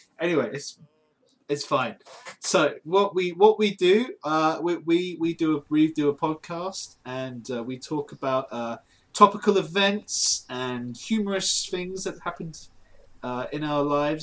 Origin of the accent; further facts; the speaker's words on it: United Kingdom; accent: British; They probably like our British accents.